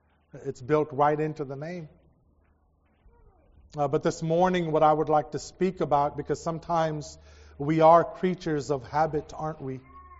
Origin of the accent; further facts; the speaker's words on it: American Samoa; And we come from American Samoa, and it is a privilege to be with each and every one of you guys.